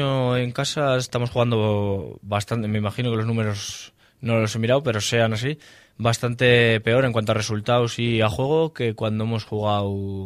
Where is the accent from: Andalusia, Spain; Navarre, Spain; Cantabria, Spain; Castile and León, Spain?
Cantabria, Spain; Laredo; pues al final para alguien de Laredo, jugar en Laredo